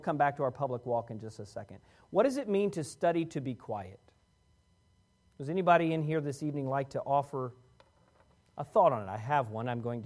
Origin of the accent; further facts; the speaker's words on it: Washington, D.C. area, United States; I grew up outside of Washington, D.C.